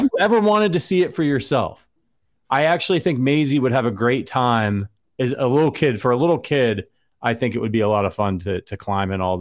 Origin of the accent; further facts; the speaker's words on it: Ohio, United States; You know, I'm from Northeast Ohio, you're from New York, and yes, we drive home a lot.